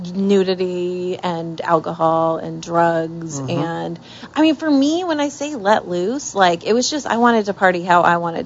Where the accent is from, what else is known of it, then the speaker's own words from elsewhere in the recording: Iowa, United States; I was this girl from Iowa and I was getting these invites to the Playboy Mansion